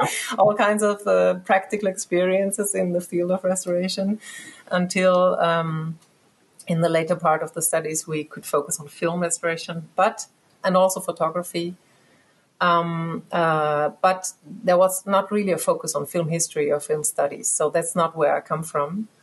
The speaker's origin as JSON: {"language": "English", "region": "Styria", "country": "Austria", "second_language": "English", "moved": "as an adult", "said": "I'm from Austria originally, and it was kind of a long way."}